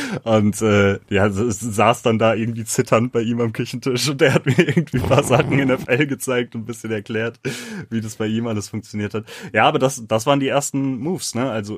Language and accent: German; Lüdenscheid, North Rhine-Westphalia, Germany; Also ich komme ja selber aus dem Kaff. Ich komme ja aus Lüdenscheid im Sauerland. Lüdenscheid hat 80.000 Einwohner. Mittelgroße Stadt, ist jetzt auch nicht die kleinste Stadt der Welt, aber so wirklich viel geht da nicht.